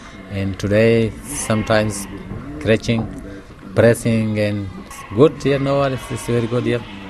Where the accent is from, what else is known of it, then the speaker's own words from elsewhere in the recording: Pakistan; English is a second language; now in Australia; I come from Pakistan to Malaysia, Malaysia to Indonesia, and from Indonesia to by boat come to Christmas Island.